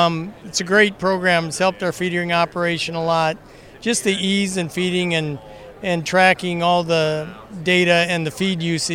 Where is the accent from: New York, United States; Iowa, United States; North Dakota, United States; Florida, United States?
Iowa, United States; Nashua; from Nashua, Iowa, Northeast Iowa. We've got a family feedlot and cow-calf operation